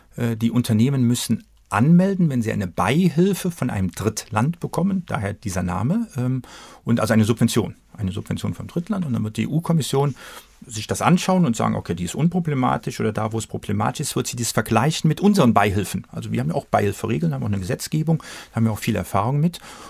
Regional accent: Cologne, North Rhine-Westphalia, Germany; Ja, als Kölner natürlich Köln.

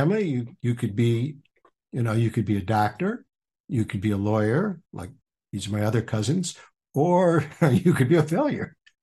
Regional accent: Detroit, Michigan, United States; also born or lived in Birmingham, Michigan; I grew up in Detroit, went to elementary school and half of high school in Detroit. And then I moved out to one of the suburbs, out to Birmingham area, and finished up my second half of high school there.

